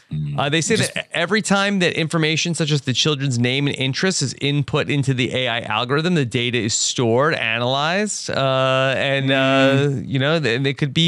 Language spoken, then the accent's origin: English; North Carolina, United States; a passenger who was he was from my home state of North Carolina